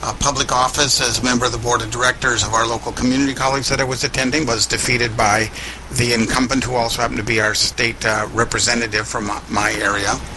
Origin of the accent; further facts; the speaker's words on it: Oregon, United States; I'm originally from Oregon. Oregon has a citizen legislature.